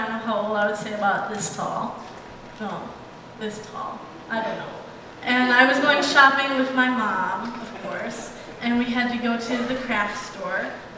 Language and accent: English; Minnesota, United States; Because I'm from Minnesota, and where I go to church at Pine Grove